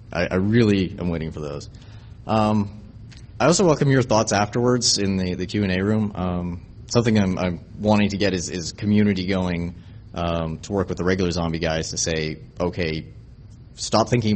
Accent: Canada; you know, because I'm from Canada, I'm used to the frozen north

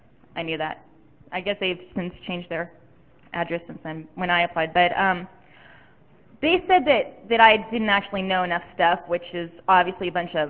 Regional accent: California, United States; I'm from California, and I was reading an article in this month's California Computing News

